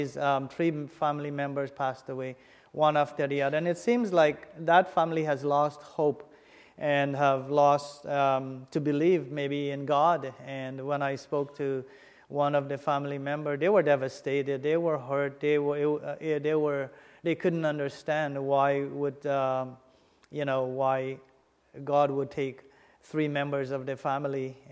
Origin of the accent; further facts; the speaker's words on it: Guyana; I am from Guyana.